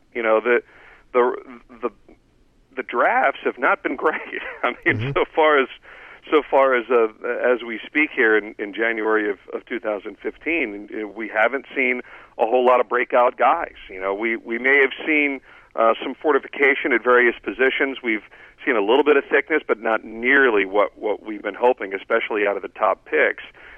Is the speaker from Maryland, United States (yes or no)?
yes; Baltimore, Maryland, United States; because I always wanted to call games for Boog Powell growing up in Baltimore.